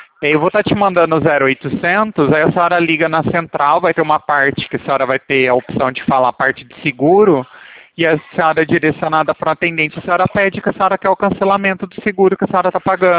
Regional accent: Porto Ferreira, São Paulo, Brazil; Não, eu sou de Porto Ferreira

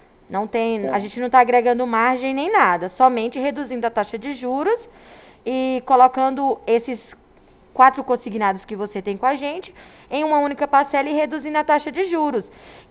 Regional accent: Ribeirão Preto, São Paulo, Brazil; eu sou aqui de Ribeirão Preto.

